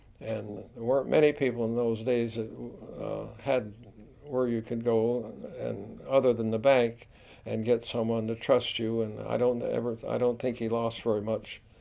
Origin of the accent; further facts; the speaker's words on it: Lovelton, Pennsylvania, United States; I was born and raised in Lovelton, Pennsylvania, of course, and in Wyoming County. And I was on a, I guess you'd call it, general farm.